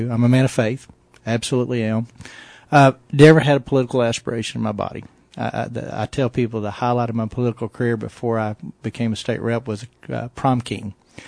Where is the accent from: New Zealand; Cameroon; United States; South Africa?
United States; Sweetwater, Texas; You know, I grew up in Sweetwater, Texas. I had four other brothers and sisters in the household